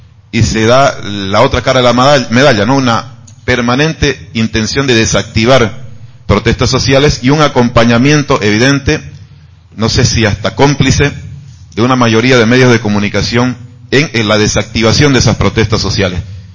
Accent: Bolivia; Yo vengo de Bolivia

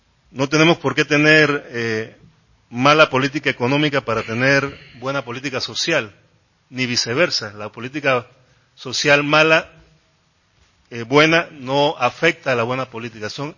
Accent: Panama; yo como panameño estoy más consciente de esto

